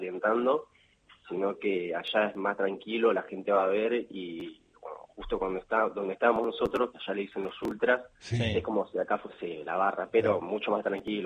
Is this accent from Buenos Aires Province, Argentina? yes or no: yes; Carmen de Patagones, Buenos Aires Province, Argentina; yo soy de Carmen de Patagones